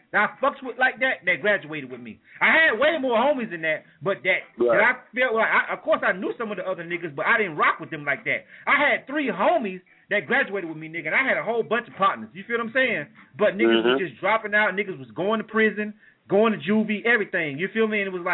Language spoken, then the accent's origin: English; Florida, United States; growing up in Bay County, where I'm from, it's a fucking travesty, man.